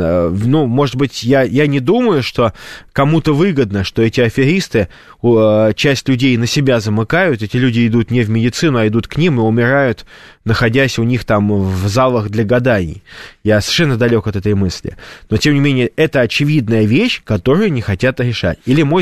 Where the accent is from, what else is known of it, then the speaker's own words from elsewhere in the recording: Saint Petersburg, Russia; Я же из Петербурга, у нас братишка.